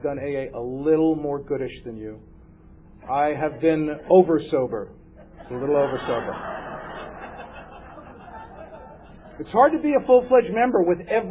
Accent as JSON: {"language": "English", "town": "New York City", "region": "New York", "country": "United States", "tie": "born or raised there", "said": "there was a kid that where I grew up in the Bronx named Mark."}